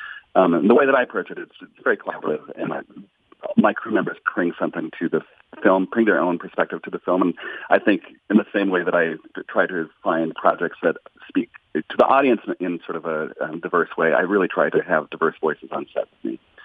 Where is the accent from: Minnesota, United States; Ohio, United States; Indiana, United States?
Minnesota, United States; Bemidji; I grew up in Bemidji. My parents were educators.